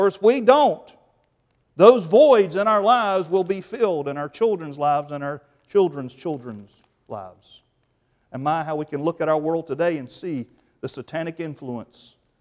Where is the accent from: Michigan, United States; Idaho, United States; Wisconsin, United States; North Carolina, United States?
North Carolina, United States; Again, growing up in the Bible Belt, here in North Carolina, I didn't hear a clear presentation of the gospel until I was 19 years old.